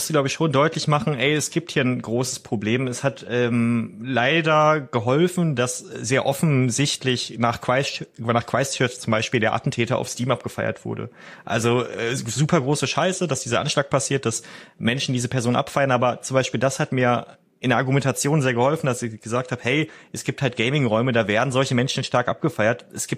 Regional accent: North Rhine-Westphalia, Germany; ich bin am Niederrhein aufgewachsen, so einem kleinen beschaulichen Ort in der niederländischen Grenze

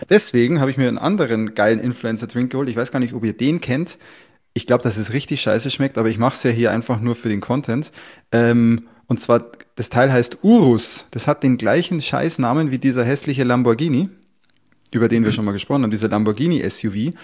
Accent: Bavaria, Germany; ich bin nicht aus München, aber wir sind alle aus Bayern. Ich bin Nähe München

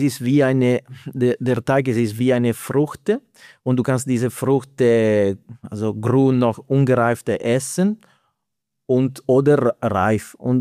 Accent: Italy; German is a second language; Also ich komme aus Italien und Pizza für mich ist nicht nur eine einfach Produkt

